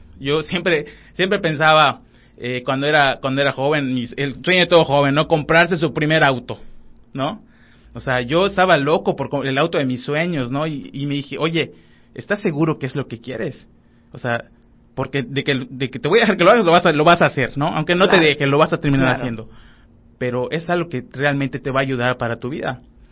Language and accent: Spanish; Umán, Yucatán, Mexico; ahí en la comunidad donde vivo, que es Humán, yo no soy de aquí de Mérida, soy de Humán.